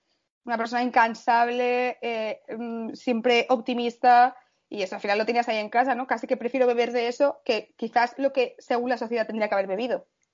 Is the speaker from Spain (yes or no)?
yes; Valencia, Valencian Community, Spain; bueno, nosotros somos de Valencia, entonces tenemos las Fallas